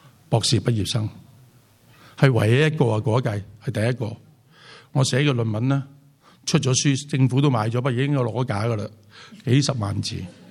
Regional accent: Hong Kong; now in United Kingdom; 我好深体会到今日的华人教会，特别英国的华人教会，更加需要学习这一样。因为我们来自香港不同的教会，不同的背景

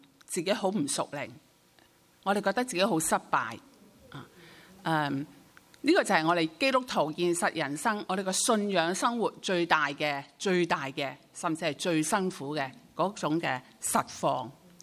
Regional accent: Hong Kong; now in United Kingdom; 就比如嚇我哋香港人移居到嚟英國

